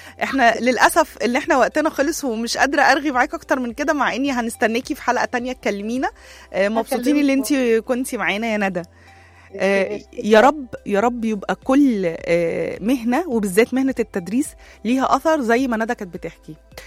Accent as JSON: {"language": "Arabic", "country": "Egypt", "said": "احنا مصريين بنروح لحته المشاعر والدفء والكلام ده قوي."}